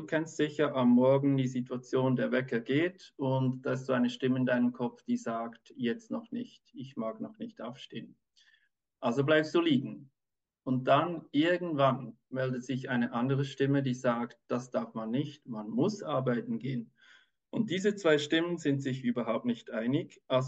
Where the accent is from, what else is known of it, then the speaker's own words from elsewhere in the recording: Switzerland; ich bin Kinderarzt, ich bin aus der Schweiz